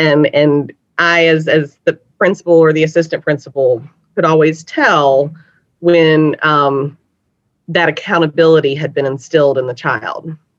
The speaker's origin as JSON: {"language": "English", "region": "the South", "country": "United States", "said": "I am from the South. I love the yes, ma'am, no, ma'am."}